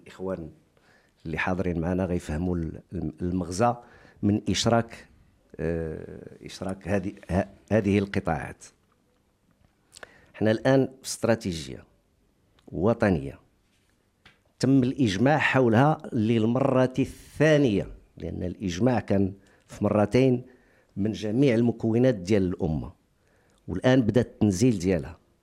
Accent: Morocco; أنا مواطن مغربي، انا قريت في المدرسه العموميه

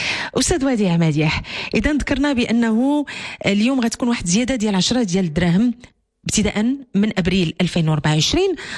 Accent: Morocco; اعتقد انه موضوع مسنا جميع كمغاربة

